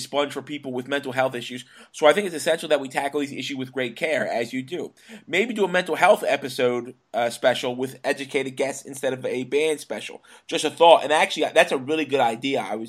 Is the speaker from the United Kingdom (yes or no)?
no; Bergen, Vestland, Norway; I've been booking shows in my hometown of Bergen since 2000